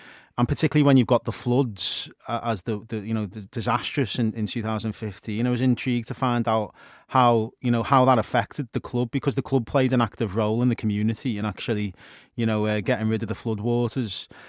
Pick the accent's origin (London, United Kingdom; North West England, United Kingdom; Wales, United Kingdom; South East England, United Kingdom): North West England, United Kingdom; Liverpool; I'm from Liverpool.